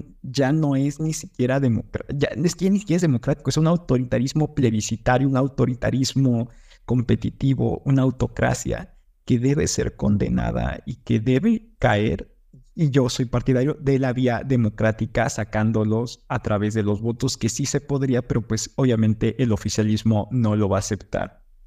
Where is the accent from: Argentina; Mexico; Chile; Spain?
Mexico; yo soy de México